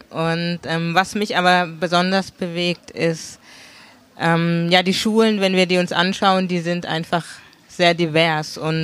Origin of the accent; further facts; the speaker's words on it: Karlsruhe, Baden-Württemberg, Germany; Ich komme aus Karlsruhe, wie ich schon gesagt habe, bin Karlsruherin